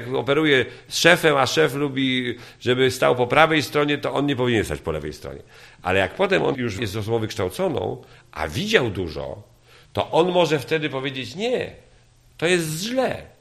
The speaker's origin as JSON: {"language": "Polish", "town": "Poznań", "region": "Greater Poland Voivodeship", "country": "Poland", "said": "Ja pochodzę z Poznania. Początkowe całe życie zawodowe i studia i potem i pierwsza praca i kolejna były w Poznaniu"}